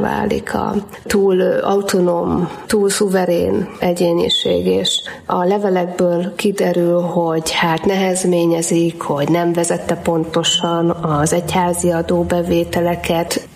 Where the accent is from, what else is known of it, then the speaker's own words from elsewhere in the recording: Somogy, Hungary; ugye somogyiaknak minden, ami kicsit magasabb, az hegy, én is somogyi vagyok